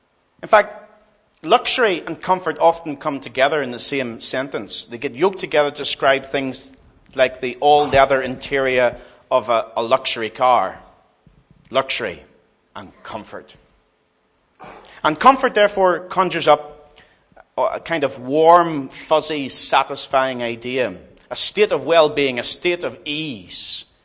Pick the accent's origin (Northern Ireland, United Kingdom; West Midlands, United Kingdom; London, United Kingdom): Northern Ireland, United Kingdom; Derry; I came from Derry, where we saw a lot of destruction and violence, and a lot of people killed, people I knew well